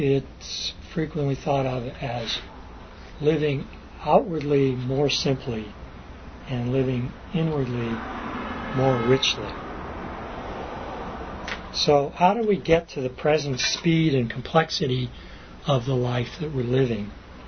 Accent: Los Angeles, California, United States; There was public transportation that worked, at least where I lived. I grew up in West Los Angeles.

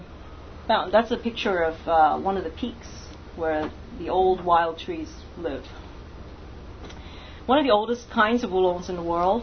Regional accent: Hong Kong; some of the tea masters that I grew up with in Hong Kong.

